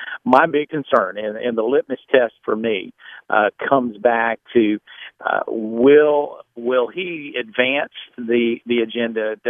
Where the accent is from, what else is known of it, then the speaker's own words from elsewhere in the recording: North Carolina, United States; I come from North Carolina, and in basketball, they call that the four-corner stall